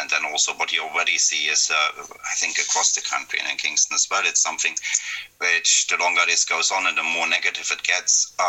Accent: Germany; English is a second language; I was growing up in Germany during the Cold War as a teenager

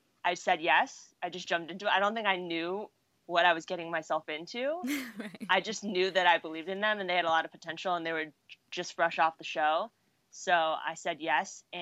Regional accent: Los Angeles, California, United States; I mean, the thing is, because I'm from Los Angeles, they are here often.

